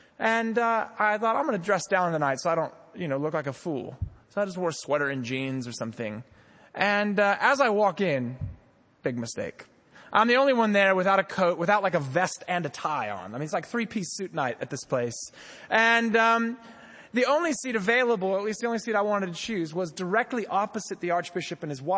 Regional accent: United States; As an American, I have a love for jackets.

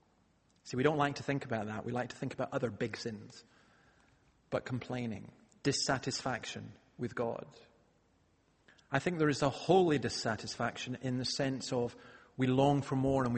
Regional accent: Scotland, United Kingdom; I just think it's wonderful that I can come as a Scotsman and go to a Chinese Presbyterian church

